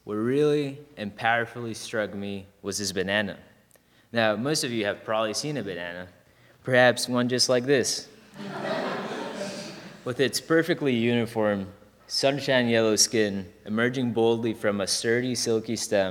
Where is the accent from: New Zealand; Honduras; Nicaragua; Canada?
Honduras; My parents and I were visiting the United States. We're from Honduras